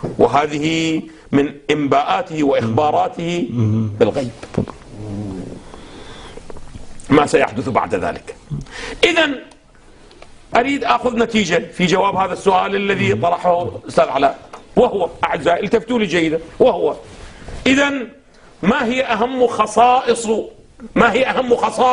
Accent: Iraq; عندنا في العراق الآن

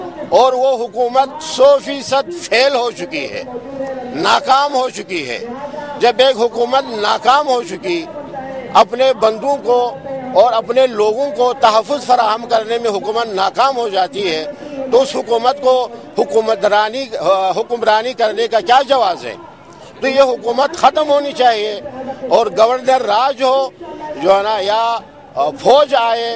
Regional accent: Pakistan; اور مستقبل میں پاکستان، ہم پاکستانی ہیں، پاکستان کو بنانے والے میں ہم شامل ہیں، پاکستان کو بچانے والے بھی ہم شامل ہیں.

